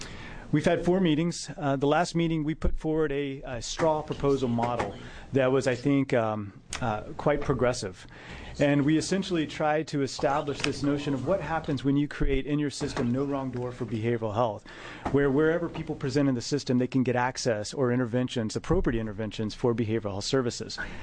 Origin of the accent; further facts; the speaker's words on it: Tennessee, United States; Well, you wouldn't know I'm actually from Tennessee, and we do speak slower now. The further away I get, the faster I speak.